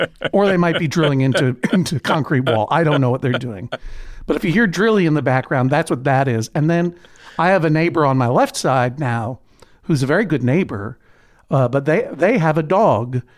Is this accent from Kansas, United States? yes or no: no; Brookline, Massachusetts, United States; because coming from Brookline, Massachusetts, New York felt like a totally lawless place.